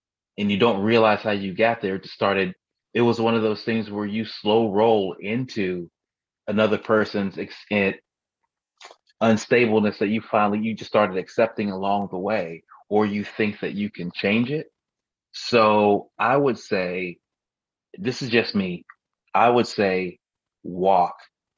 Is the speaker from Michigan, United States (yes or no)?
yes; Flint, Michigan, United States; A pimp that I knew growing up. He's a real, like a real pimp. I'm not going to say his name, but I'm from Flint.